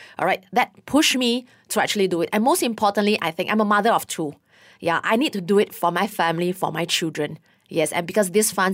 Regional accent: Singapore; I come from Singapore and I used to be a public servant.

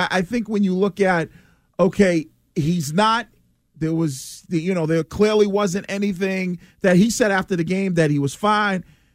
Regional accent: Wellesley, Massachusetts, United States; I'm from Wellesley. We don't say car.

